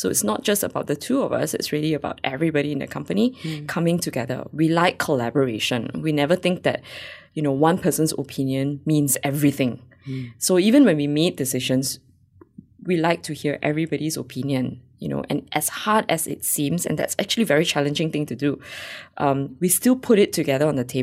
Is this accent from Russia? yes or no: no; Malaysia; I'm Asian and I'm Malaysian, so why not come home?